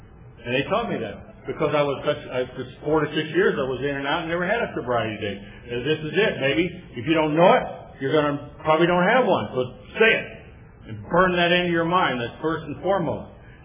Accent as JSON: {"language": "English", "region": "Texas", "country": "United States", "said": "I think, well, I'm from Texas. I'm a cowboy."}